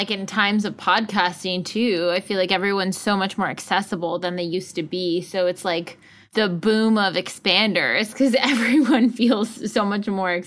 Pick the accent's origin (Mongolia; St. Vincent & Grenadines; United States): United States; East Coast; now in Los Angeles, United States; I mean, I'm from the East Coast. So an LA-based company, like reaching all the way to the East Coast, like obviously we're international at this point. In the suburb that I'm from